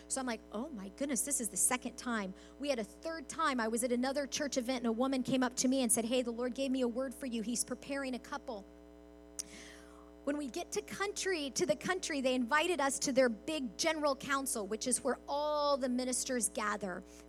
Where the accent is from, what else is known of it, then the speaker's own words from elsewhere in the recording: Arizona, United States; We're from Arizona.